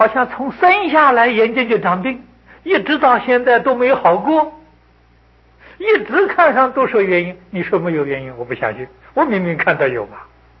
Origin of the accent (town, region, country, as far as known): China